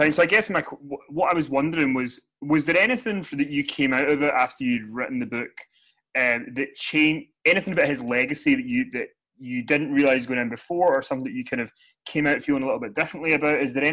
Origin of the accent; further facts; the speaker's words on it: Scotland, United Kingdom; Okay, because as a Scottish guy who has rolling R's, it's not a good idea for me to try and say anything like that.